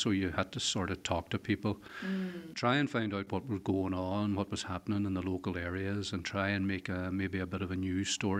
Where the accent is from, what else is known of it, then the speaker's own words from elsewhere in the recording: Letterkenny, Ulster, Ireland; when I was growing up in Letterkenny